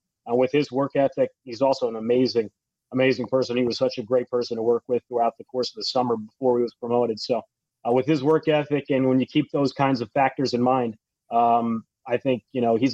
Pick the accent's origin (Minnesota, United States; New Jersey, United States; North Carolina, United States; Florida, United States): New Jersey, United States; coming out of high school in my home state of New Jersey